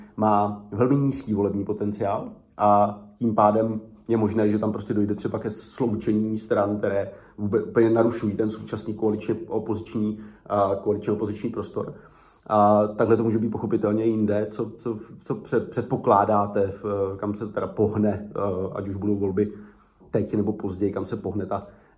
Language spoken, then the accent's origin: Czech; Zlín Region, Czechia; pocházím ze Zlínského kraje a mám jisté povědomí o tom, co se tam děje